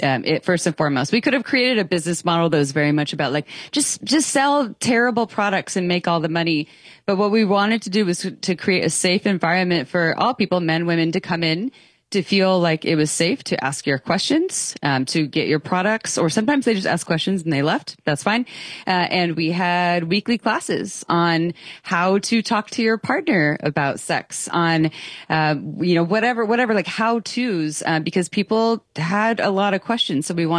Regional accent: Santa Cruz, California, United States; growing up in Santa Cruz, being sixth generation Santa Cruzian, created my own thing that was helping people.

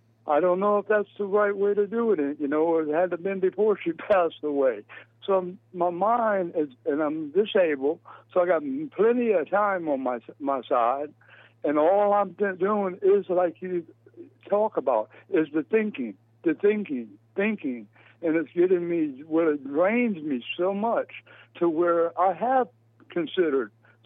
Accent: Key West, Florida, United States; I came up, born and raised in Key West, Florida. I started in the dark cult at the age of about 14 years of age.

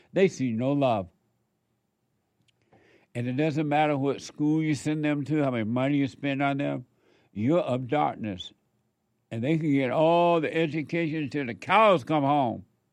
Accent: Alabama, United States; I remember as a kid growing up in Alabama, because we didn't have street lights, right?

